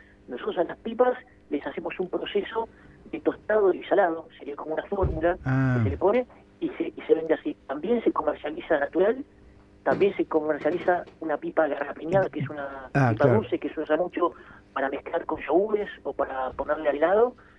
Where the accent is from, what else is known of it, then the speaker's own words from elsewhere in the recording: Argentina; yo te diría que lo que como empresario argentino lo que uno tiene que tener son las reglas claras